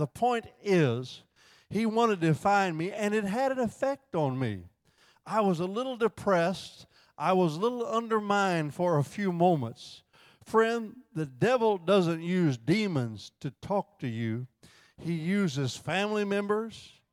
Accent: Indiana, United States; I'm from Indiana.

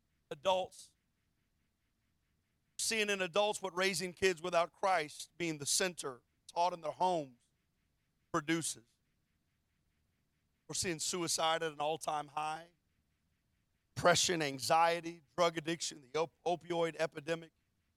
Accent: Windcrest, Texas, United States; I remember growing up in Windcrest, and my grandmother on my mom's side lived with us for a while

